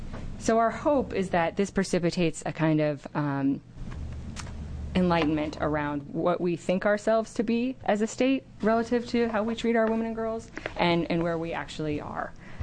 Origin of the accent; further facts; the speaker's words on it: Ashland, Oregon, United States; now in Portland, United States; I grew up in Southern Oregon and Ashland, and I now live in Portland, so I know just how tempting it can be to look at state-level data.